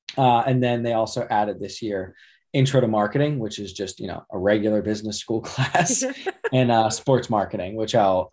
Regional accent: Pittsburgh, Pennsylvania, United States; So now I'm from Pittsburgh, so we can get to that later.

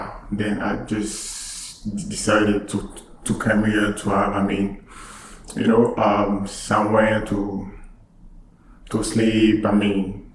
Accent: Republic of the Congo; first language French; English is a second language; also born or lived in South Africa; now in Canada; I'm from Republic of Congo. Yeah, we usually speak French over there. French is my first language. And after that, I went to South Africa, Cape Town, and I've been studying over there.

